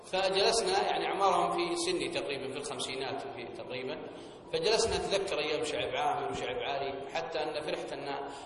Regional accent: Hejaz, Saudi Arabia; أني تربيت في الحجاز وولدت في الحجاز ونشأت في الحجاز ودرست في الحجاز وعاشرت أهل الحجاز

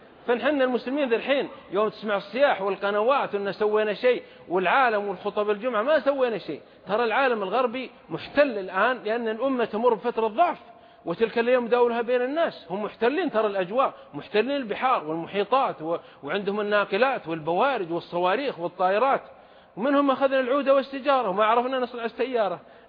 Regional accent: Saudi Arabia; عندنا في السعودية

